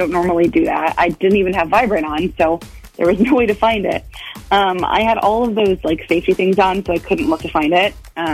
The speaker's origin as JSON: {"language": "English", "town": "Madison", "region": "Wisconsin", "country": "United States", "said": "I'm from Madison."}